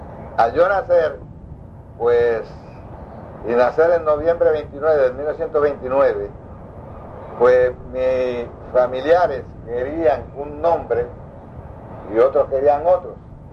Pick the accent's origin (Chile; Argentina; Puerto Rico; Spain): Puerto Rico; San Juan; born there; yo nací en Santurce de Puerto Rico, en la calle Eloísa, en el hospital municipal de esa área de Santurce, en noviembre 29